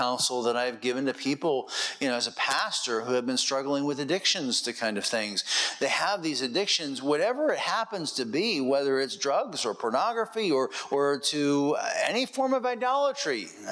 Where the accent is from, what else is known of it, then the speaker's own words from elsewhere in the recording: United States; You know, and growing up in America, we're kind of numbed to the idea of totem poles.